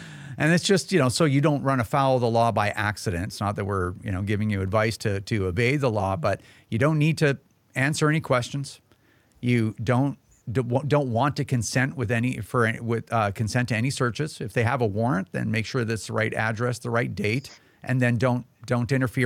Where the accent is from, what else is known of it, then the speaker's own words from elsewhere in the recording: Chilliwack, British Columbia, Canada; I'm from Chilliwack, and that's in British Columbia. I know it's a weird name.